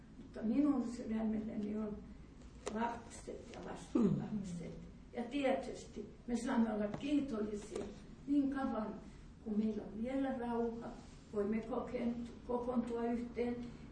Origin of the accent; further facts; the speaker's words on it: Tampere, Pirkanmaa, Finland; aivan pienenä jo Tampereella ollessa.